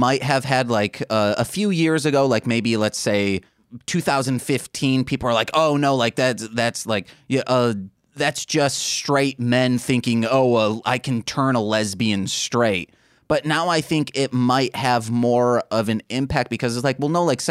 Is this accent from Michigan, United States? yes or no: yes; Michigan, United States; Yeah, well, we're from Michigan.